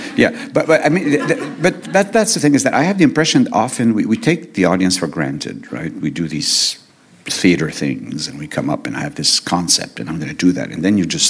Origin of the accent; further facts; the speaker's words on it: Quebec, Canada; when I was in growing up in Quebec, in high school, you had to there was this compulsory art class.